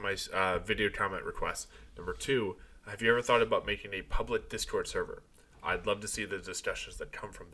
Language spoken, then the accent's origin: English; United States; I'm American.